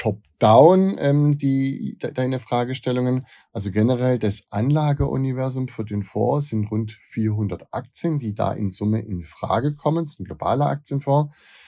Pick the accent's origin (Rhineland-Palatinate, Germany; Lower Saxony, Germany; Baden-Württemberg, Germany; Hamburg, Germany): Baden-Württemberg, Germany; Heilbronn; Ich komme aus Heilbronn